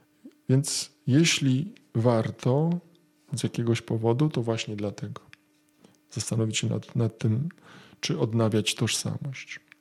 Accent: Świętokrzyskie Voivodeship, Poland; Ja pochodzę z województwa świętokrzyskiego i znam dane dotyczące województwa świętokrzyskiego.

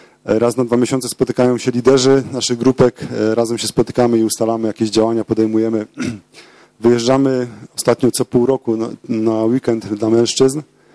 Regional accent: southern Poland, Poland; A że jesteśmy z południa Polski, mamy dosłownie kilkanaście kilometrów do granicy z Republiką, z Czechami.

